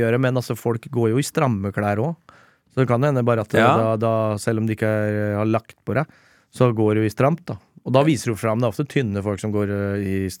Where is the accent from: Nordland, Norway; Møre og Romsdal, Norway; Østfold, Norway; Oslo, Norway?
Østfold, Norway; Rakkestad; da jeg vokste opp i Rakstad, Indre Østfold